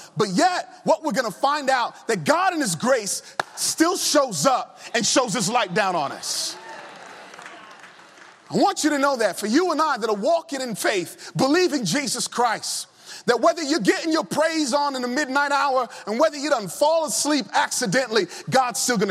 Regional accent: Virginia, United States; I remember growing up in Virginia, young.

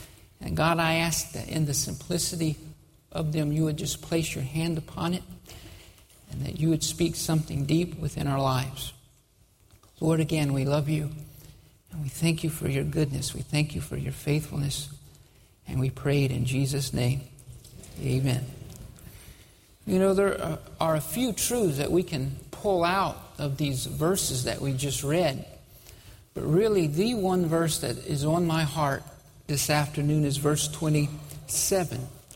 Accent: Alabama, United States; I'm from Alabama.

